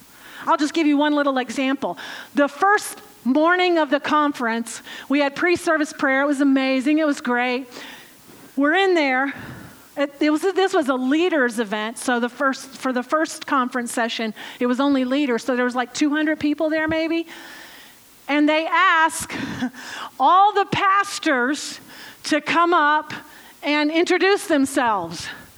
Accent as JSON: {"language": "English", "region": "Ohio", "country": "United States", "said": "from Ohio, USA."}